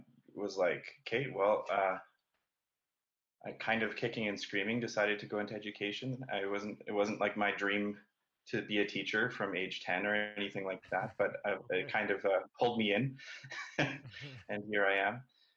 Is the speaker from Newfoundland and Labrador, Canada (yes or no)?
no; Kelowna, British Columbia, Canada; also born or lived in Calgary; I was born in Calgary, but I actually grew up in Kelowna. And I grew up going to church. I grew up going to public school. I was homeschooled for 1 year in grade 7.